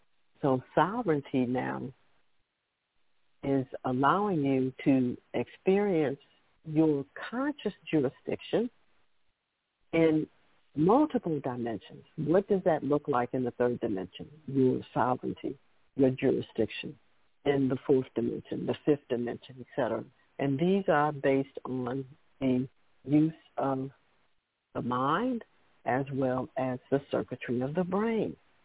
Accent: Chicago, Illinois, United States; I grew up there in Chicago, as a matter of fact. So Chicago has definitely played a major role in my evolution

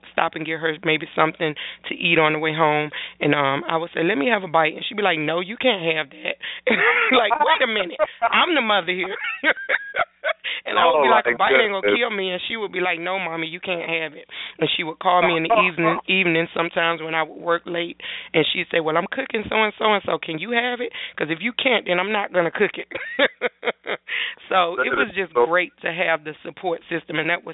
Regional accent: Atlanta, Georgia, United States; because I was born and raised in Atlanta. So I knew you back in the day when I was growing up

